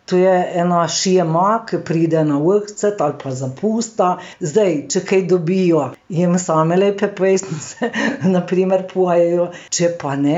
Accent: Cerknica, Littoral–Inner Carniola, Slovenia; also born or lived in Postojna; V otroštvu sem preživljala v Cerknici. Rojena v Postojni

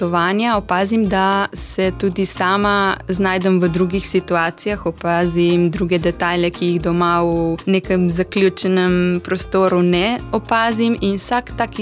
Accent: Ajdovščina, Gorizia, Slovenia; also born or lived in Šempeter pri Novi Gorici; Iz Ajdovščine, prav iz Ajdovščine. Rojena sem pa v Šempetru pri Novi Gorici.

